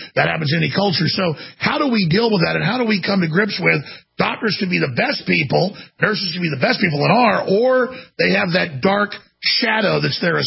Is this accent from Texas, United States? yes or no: yes; Dallas, Texas, United States; when I was growing up in Dallas.